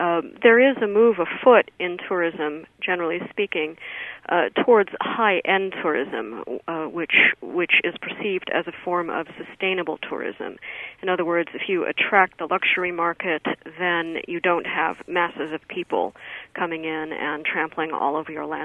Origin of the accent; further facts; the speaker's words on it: New York, United States; Well, certainly speaking as a New Yorker, I can't get into a theater.